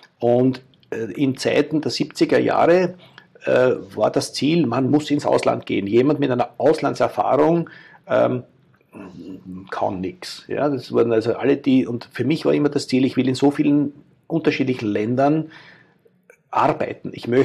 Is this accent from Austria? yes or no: yes; Austria; Ich sehe mich also nicht als Österreicher oder Europäer. Ich bin jemand mit österreichischem Background und mit Kultur, mit dem ich aufgewachsen bin